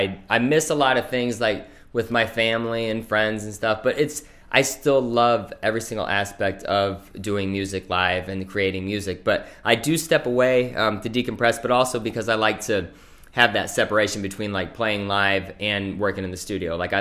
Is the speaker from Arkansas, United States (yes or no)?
no; Iowa, United States; and I'm from Iowa. I still, like, you know, I've lived, you know, out east for a little bit and stuff, and moved around a little bit, but like my family's still from Iowa. I love Iowa.